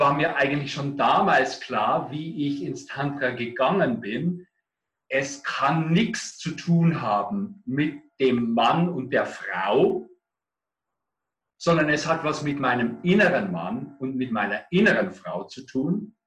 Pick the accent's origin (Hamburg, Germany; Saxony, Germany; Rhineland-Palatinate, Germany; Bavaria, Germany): Bavaria, Germany; born there; now in Berlin, Germany; Ich lebe, mein Wohnort ist im Moment in Berlin oder ich bin seit 2008 in Berlin, gebürtiger Bayer